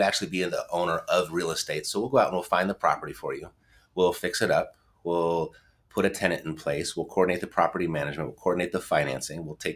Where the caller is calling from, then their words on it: Las Vegas, Nevada, United States; I'm in Las Vegas right now.